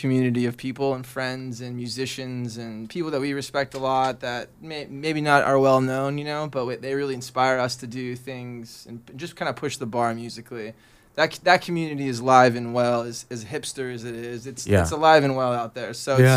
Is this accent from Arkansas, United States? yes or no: no; Hawaii, United States; I'm from Hawaii originally, so these guys love to make fun of the ocean.